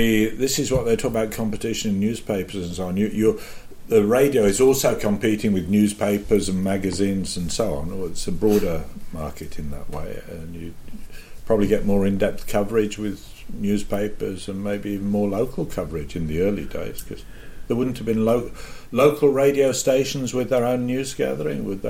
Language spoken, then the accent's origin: English; United Kingdom; I'm from Britain